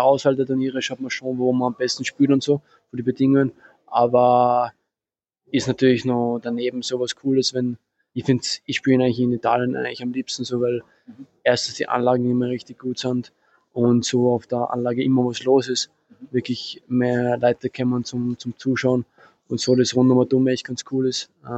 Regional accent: Austria; born or raised there

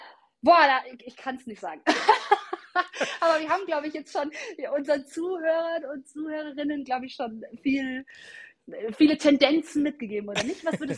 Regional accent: Augsburg, Bavaria, Germany; ich komme ja aus Augsburg

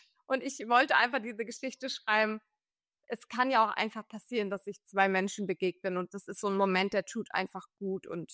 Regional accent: Husum, Schleswig-Holstein, Germany; ich komme aus Norddeutschland und ganz viel in meinem Kopf findet da auch irgendwie immer noch statt

